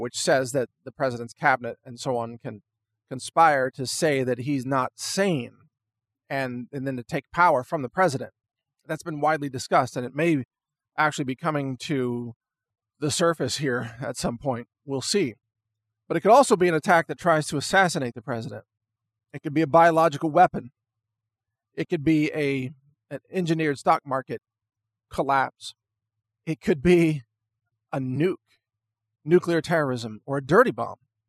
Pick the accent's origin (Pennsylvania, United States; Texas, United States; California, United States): Texas, United States; I'm the founder of real.video. I'm a Trump supporter. I'm an American and a Texan, a Second Amendment supporter, and also a food scientist.